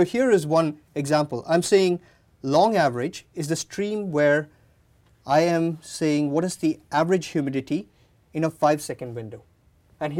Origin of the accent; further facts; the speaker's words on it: India; I'm from India